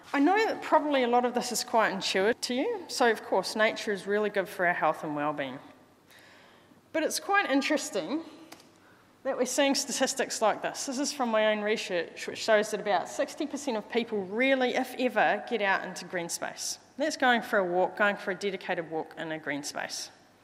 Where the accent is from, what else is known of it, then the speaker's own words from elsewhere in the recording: Wainuiomata, Wellington, New Zealand; I'm from Wainuiomata originally, but as Jan mentioned, I've been away for roughly 20 years or so.